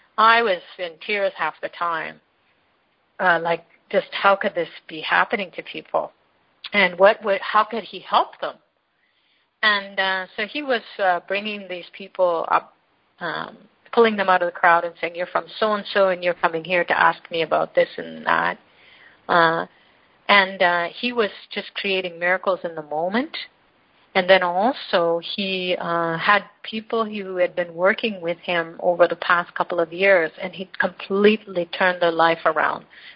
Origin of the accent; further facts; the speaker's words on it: Toronto, Ontario, Canada; Here I am from Canada, Toronto, Canada, and I'm on the other side of the world in the deep south of India